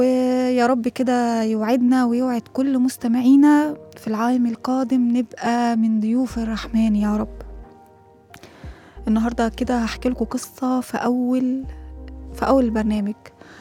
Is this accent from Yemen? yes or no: no; Egypt; احنا من مصر عادي فمفيش مشكلة